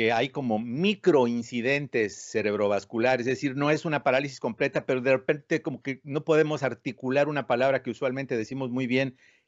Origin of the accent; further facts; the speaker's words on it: Mexico; como venimos de México